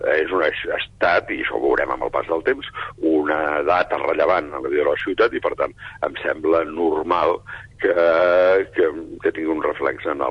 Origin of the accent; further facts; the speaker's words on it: Terrassa, Catalonia, Spain; Jo soc de Terrassa